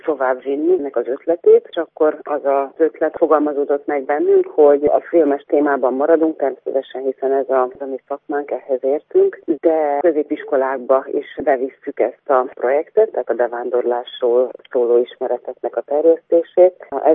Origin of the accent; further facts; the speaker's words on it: Vojvodina, Serbia; moved away; Mi Vajdaságból jöttünk át, vajdasági magyarok vagyunk